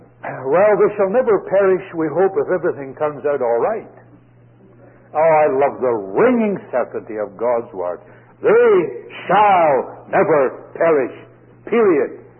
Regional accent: Scotland, United Kingdom; Now, I'm a Scot.

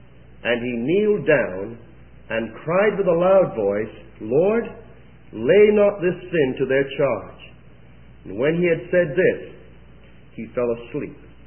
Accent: Bahamas; It has been mentioned that I'm from the Bahamas, and the Bahamas is just east of the Florida coast. I live up on a little island about 200 miles east of Miami or Fort Lauderdale, whichever way you want to go. And the island is very small

